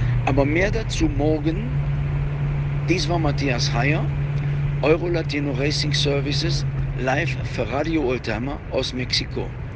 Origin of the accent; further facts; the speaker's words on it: Rhineland, Germany; accent: Rhenish; Ich mit meinem rheinischen Dialekt